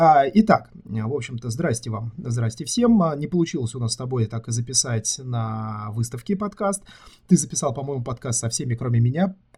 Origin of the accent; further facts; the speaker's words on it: Saint Petersburg, Russia; я как питерский